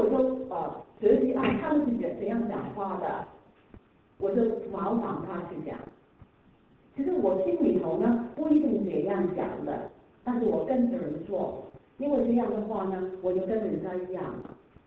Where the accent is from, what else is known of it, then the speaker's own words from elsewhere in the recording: China; 我们不是犹太人，对不对？我们是中国人，我们是基督徒。